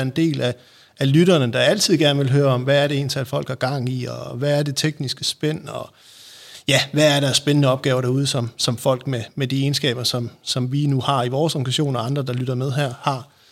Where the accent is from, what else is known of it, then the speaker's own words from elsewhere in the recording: Jutland, Denmark; som jyde, sådan rigtigt at komme ind i København